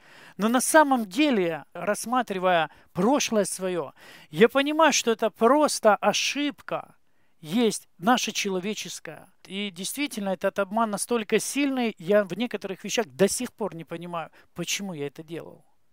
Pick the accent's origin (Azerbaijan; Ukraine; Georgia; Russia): Ukraine; Donetsk Oblast; Вырос я в Украине, в Донецкой области, в довольно обеспеченной семье, не бедной.